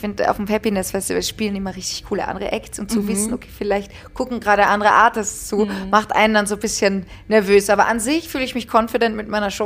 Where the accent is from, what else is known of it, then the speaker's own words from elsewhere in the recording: Austria; Also in Österreich, ich bin ja Österreicherin, man sagt ja Jause bei uns.